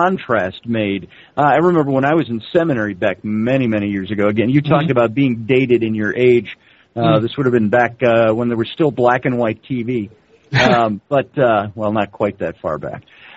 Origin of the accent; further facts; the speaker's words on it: United Kingdom; because I'm a Welsh Scotsman